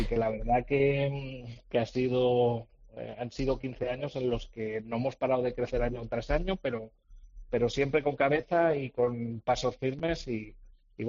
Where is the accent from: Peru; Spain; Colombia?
Spain; Aragon; lo que yo más conocía de donde yo vengo, que es del festejo popular, que en mi zona de Teruel pues existe muchísima afición.